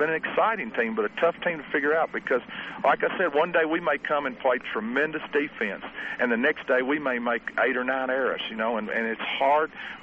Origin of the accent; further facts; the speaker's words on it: Nashville, Tennessee, United States; now in Gallatin, United States; I grew up in Nashville, and I live in Gallatin now